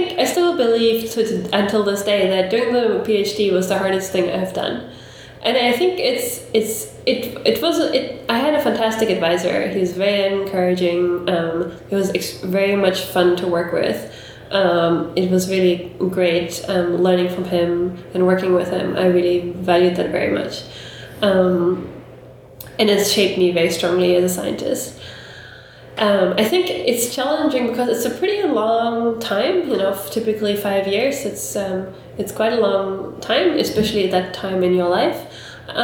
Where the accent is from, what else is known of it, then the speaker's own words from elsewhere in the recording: Germany; English is a second language; moved away; I grew up in Germany, and when I lived in Germany, I also went to an all-girls school